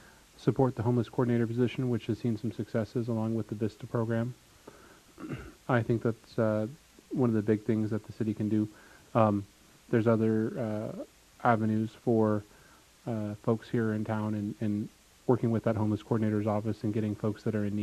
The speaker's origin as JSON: {"language": "English", "town": "Fairbanks", "region": "Alaska", "country": "United States", "tie": "born or raised there", "said": "I'm born and raised here in Fairbanks, Alaska. I'm a graduate from Lathrop High School."}